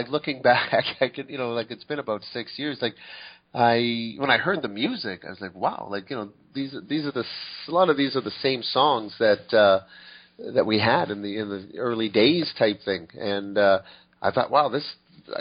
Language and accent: English; Canada; like we said, we are Canadian, so we wanted to stick with some of our roots type thing.